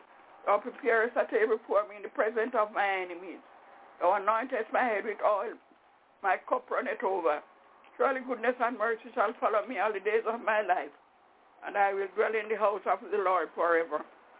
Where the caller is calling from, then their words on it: Albany, New York, United States; I'm calling from Albany in New York.